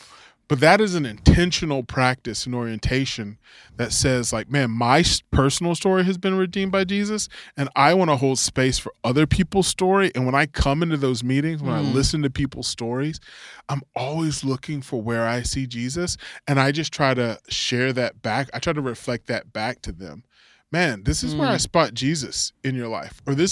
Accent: the South, United States; I grew up in the South and we eat fish as a child.

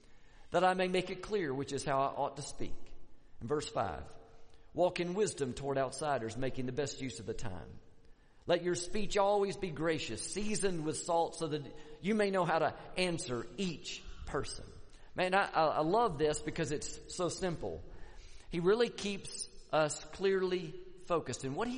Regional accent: Tallahassee, Florida, United States; now in Atlanta, United States; Listen, when I was growing up, I grew up in Tallahassee. We would go to Atlanta for vacation. Now, I live in Atlanta.

